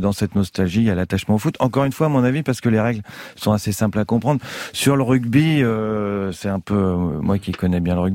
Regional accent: Rouen, Normandy, France; accent: Rouen; À l'époque je viens de Rouen, donc comme je le répète avec mon accent d'Arouen

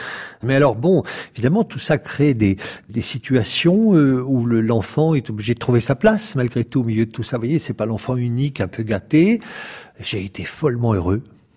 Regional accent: Lyon, Auvergne-Rhône-Alpes, France; born there; je suis né à Lyon en 1959

